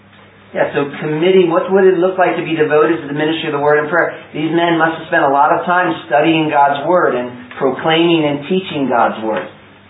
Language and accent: English; United States; accent: American; My problematic American accent. Which some people think I'm Irish, which I can never get.